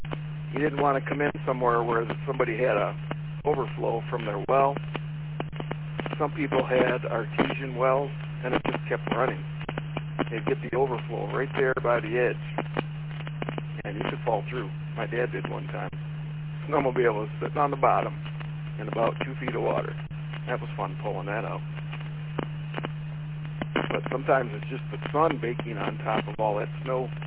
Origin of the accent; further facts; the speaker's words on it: Michigan, United States; I grew up on Runyon Lake, so when you're coming through Fenton, you get just south of Fenton, you got White Lake Road.